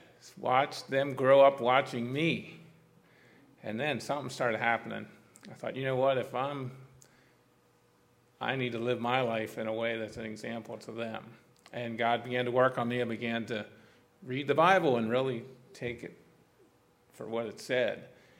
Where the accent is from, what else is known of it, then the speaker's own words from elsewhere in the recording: United States; I grew up here in Carroll County. My dad and uncles had a big farming operation. I grew up in that.